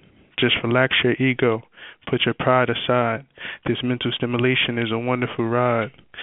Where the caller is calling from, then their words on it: Queens, New York, United States; from Queens.